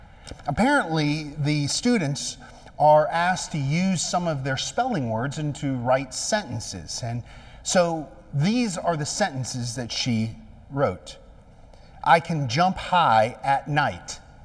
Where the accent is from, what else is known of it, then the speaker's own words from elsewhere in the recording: the North, United States; now in Columbus, United States; Now, many of you know that I'm not from the South. I'm from the North.